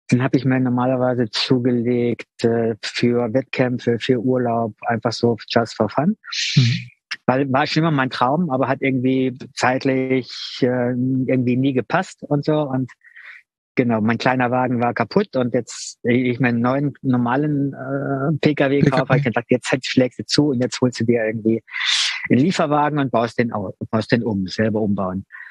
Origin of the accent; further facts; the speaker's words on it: Cologne, North Rhine-Westphalia, Germany; born there; moved away as an adult; also born or lived in Munich; ich bin in Köln geboren und habe in Köln dann noch die Lehre gemacht.